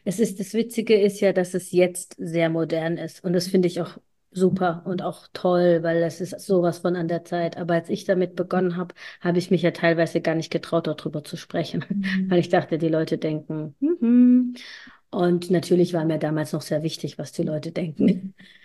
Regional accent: Italy; Und ich bin in einer sehr strengen, konservativen Familie als Einzelkind aufgewachsen. Als Italienerin.

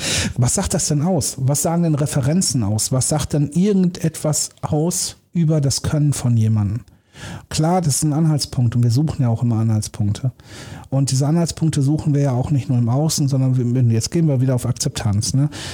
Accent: Germany; Hey, das ist so typisch deutsch. Wenn man mich fragt … beschreib mal typisch deutsch, dann sage ich Zertifikatswand. Wir Deutschen sind so narzisstisch, was das angeht, das geht gar nicht.

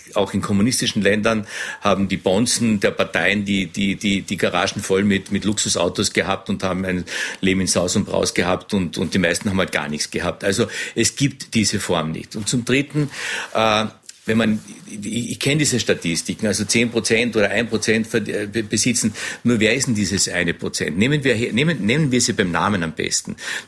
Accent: Gmünd, Carinthia, Austria; übrigens in Gmünd, in Kärnten, in meiner Heimat

